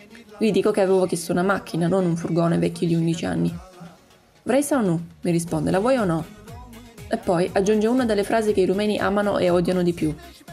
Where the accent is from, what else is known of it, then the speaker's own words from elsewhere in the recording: Botoșani, Botoșani County, Romania; moved away; mi chiedo che cosa io ho da dire sulla mia città. Che cosa ne so io di Botoșani? Niente, sono andata via troppo presto.